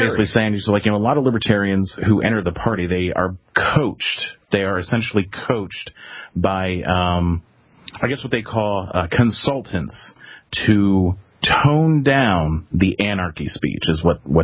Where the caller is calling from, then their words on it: Clarksburg, West Virginia, United States; Clarksburg, West Virginia.